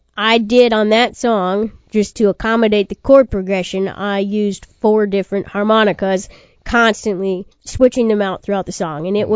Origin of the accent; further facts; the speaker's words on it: Minnesota, United States; now in Branson, United States; I grew up in Minnesota and moved down to Branson about 12 years ago.